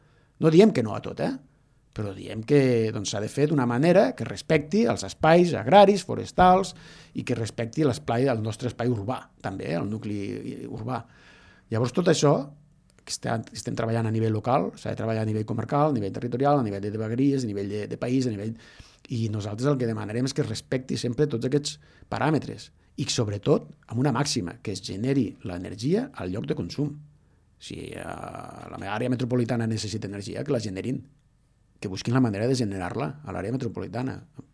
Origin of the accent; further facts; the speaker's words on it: Falset, Catalonia, Spain; Jo soc de la comarca, soc de Falset, soc del Priorat